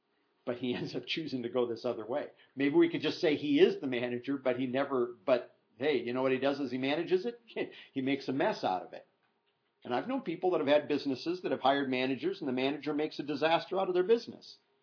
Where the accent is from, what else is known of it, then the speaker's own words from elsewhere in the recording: Iowa, United States; I grew up in Iowa. You'd go up to places out there that they called mountains, which are, they're smaller than going up the hill over here to the school from where I was.